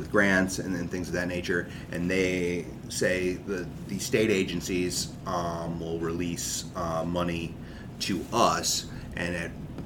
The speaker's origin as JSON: {"language": "English", "town": "Fredericksburg", "region": "Virginia", "country": "United States", "tie": "born or raised there", "said": "Well, I grew up in Fredericksburg, Virginia."}